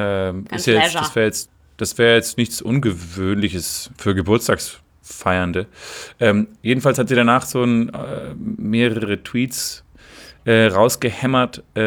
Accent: Berlin, Germany; Und als Berliner ist ja quasi für uns ein Heimspiel.

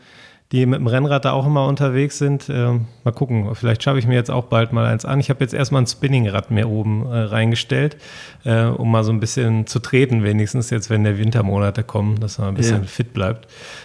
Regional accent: Essen, North Rhine-Westphalia, Germany; now in Fröndenberg, Germany; ich komme ja gebürtig aus Essen eigentlich, bin dann durch meine Frau dann letztlich nach Fröndenberg gezogen

